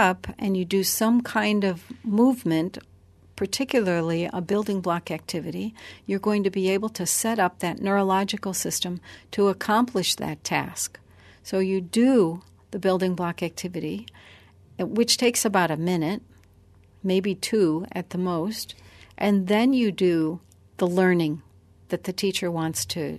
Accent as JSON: {"language": "English", "country": "United States", "said": "Now, I come from the United States. It's a 12-hour time difference."}